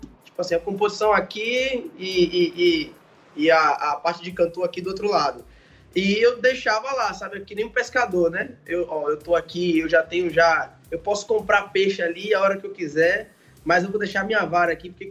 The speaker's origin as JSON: {"language": "Portuguese", "region": "Bahia", "country": "Brazil", "said": "pra quem não sabe, eu sou baiano, né? E aqui na Bahia, né?"}